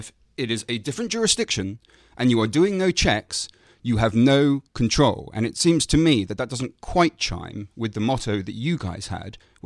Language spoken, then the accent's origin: English; United Kingdom; genuinely it shocks me as a British patriot that it has taken some sort of mainstream position in our society.